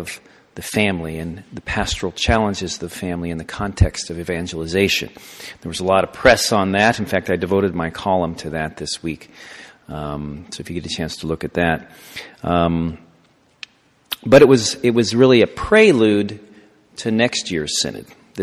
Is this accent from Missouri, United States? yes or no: yes; Kansas City, Missouri, United States; I grew up in Kansas City, and so my dad actually was a professional baseball player, and I played baseball till I was 18